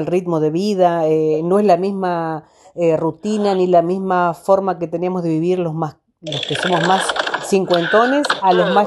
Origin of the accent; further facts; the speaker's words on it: Paysandú, Uruguay; soy de Paysandú, me pasa igual. No hablamos, más allá de que somos uruguayos y del mismo país, pero cada ciudad, cada pueblo, tiene como su modismo, su forma. Su manera de hablar